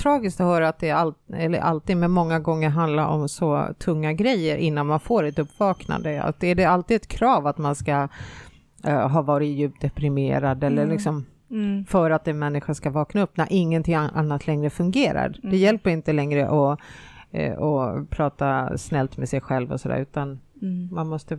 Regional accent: Finland; vi är finnar, både du och Linda.

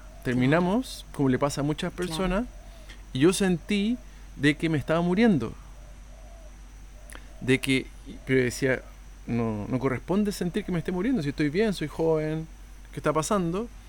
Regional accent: Chile; yo soy de Chile, nací en Chile

